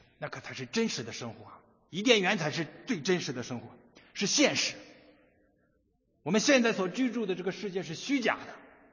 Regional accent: China; 那咒诅不是我们中国人说的咒诅

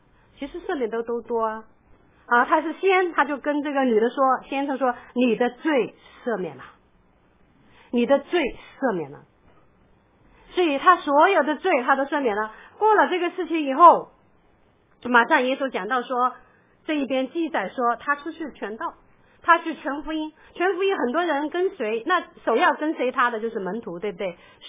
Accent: China; 在中国小的时候，我们小的时候在那个乡下农村看到那些，

